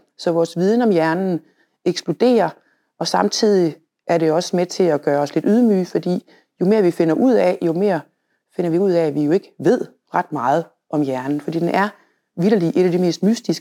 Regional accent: Jutland, Denmark; now in Copenhagen, Denmark; Jeg er jyde, skal sige, så alligevel så endte i København

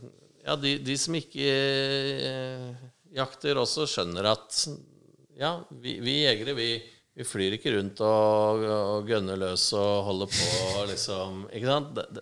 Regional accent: Gjøvik, Innlandet, Norway; moved away as an adult; also born or lived in United States; now in Oslo, Norway; Jeg er oppvokst på Gjøvik fra jeg var liten til jeg var noen av 20 og flyttet til Oslo. Da, eller jeg var noen år i USA først ved utdannelse og har bodd i Oslo siden.

